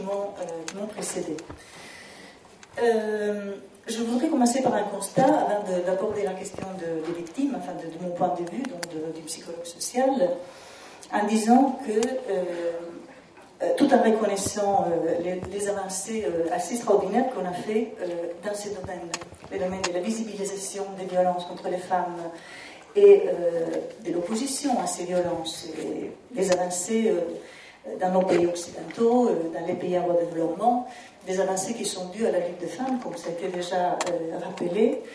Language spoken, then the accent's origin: French; Italy; French is a second language; je suis italienne